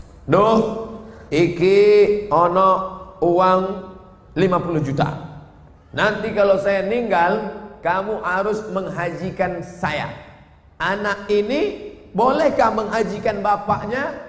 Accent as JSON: {"language": "Indonesian", "region": "Riau", "country": "Indonesia", "also_born_or_lived": "Egypt", "said": "Kami di atas anak Riau"}